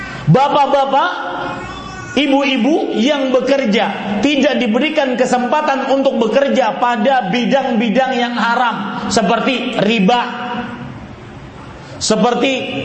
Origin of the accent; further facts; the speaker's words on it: Banjarmasin, South Kalimantan, Indonesia; Seorang musafir seperti saya datang dari Banjarmasin jauh-jauh ke Pamekasan ini.